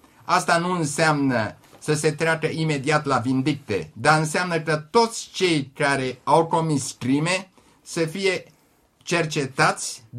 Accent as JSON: {"language": "Romanian", "country": "Romania", "said": "Mai întâi aș vrea să spun, ca român, înainte de toate, că am trăit cea mai frumoasă zi a vieții mele."}